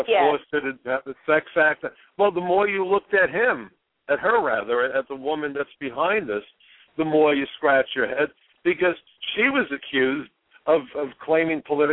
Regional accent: New York City, New York, United States; since I saw up close and in person what happened to our country and to my town. You know, I'm a New Yorker. The ashes landed on me. My neighbors were slaughtered.

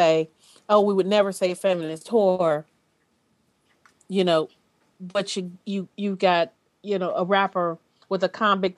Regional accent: Detroit, Michigan, United States; Because I'm from Detroit.

